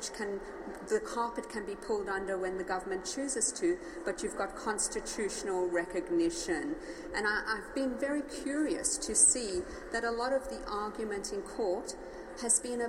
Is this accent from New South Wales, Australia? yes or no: yes; Sydney, New South Wales, Australia; I'm from Sydney, Australia.